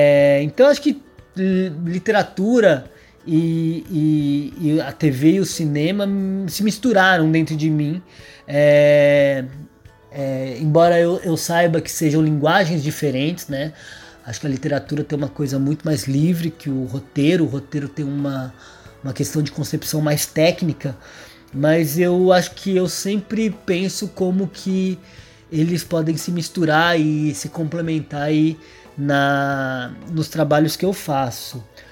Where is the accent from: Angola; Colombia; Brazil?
Brazil; São Paulo; eu sou filho único, cresci em São Paulo, em um apartamento nos anos 80 e 90